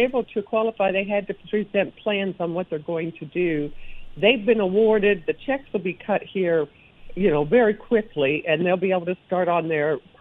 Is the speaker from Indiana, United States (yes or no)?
yes; Evansville, Indiana, United States; Evansville, my hometown, opposite end of the state